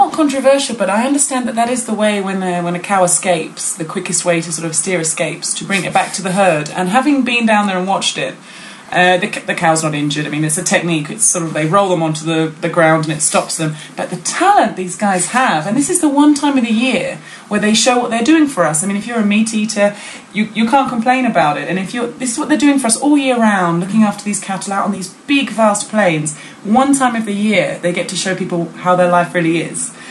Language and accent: English; England, United Kingdom; which is really embarrassing for us as English people